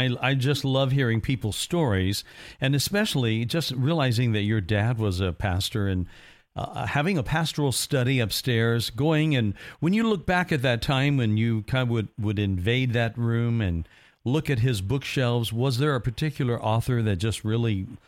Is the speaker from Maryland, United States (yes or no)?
no; Evansville, Indiana, United States; All right, so my hometown is not very far from you. I grew up in Evansville, Indiana.